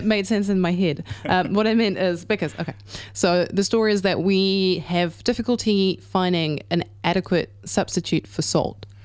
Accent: France; Yeah, so I grew up in France, so in Europe

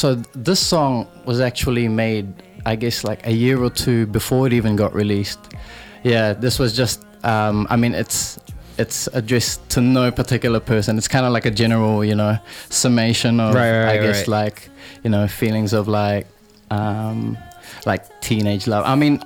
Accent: Philippines; now in New Zealand; especially, you know, as like a Filipino artist, I guess it's not too mainstream to see us, especially in New Zealand

